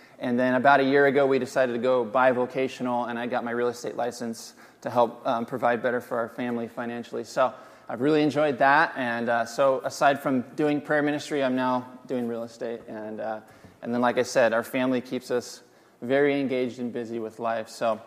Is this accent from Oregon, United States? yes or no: yes; Corvallis, Oregon, United States; also born or lived in Eugene, United States / Portland, United States; We're actually from Corvallis originally, so for me this is hometown. And I moved around a bit. We lived in Eugene for a while, Portland for a while. And then the Lord kind of sovereignly moved us back here about 8 years ago